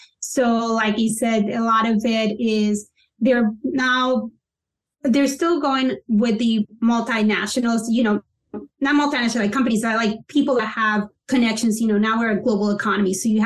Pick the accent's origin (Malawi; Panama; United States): Panama; I'm from Panama, so we all have investments abroad and we all have things that we do abroad.